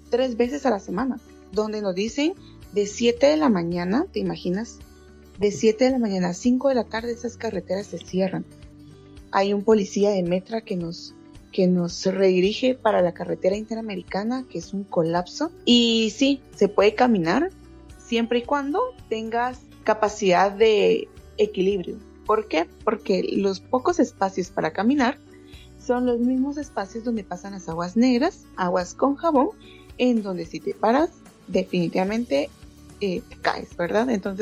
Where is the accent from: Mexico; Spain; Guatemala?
Guatemala; Sacatepéquez; Yo soy del área de Zacatepeques, en una aldea muy, muy lejana.